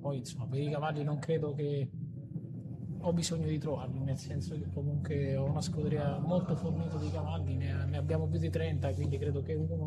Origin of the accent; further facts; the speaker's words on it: Foligno, Umbria, Italy; io sono cresciuto a Foligno